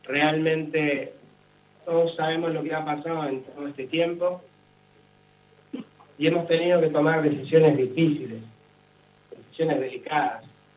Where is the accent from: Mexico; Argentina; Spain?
Argentina; Y por eso me siento muchísimo orgullo como argentino, en primer lugar.